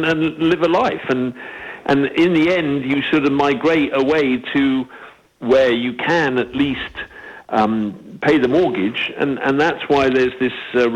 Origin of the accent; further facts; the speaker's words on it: England, United Kingdom; growing up in England in the sort of 60s